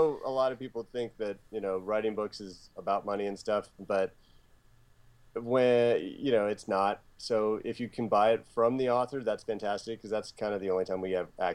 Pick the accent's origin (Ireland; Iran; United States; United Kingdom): Ireland; because I'm an Irish guy and I loved it.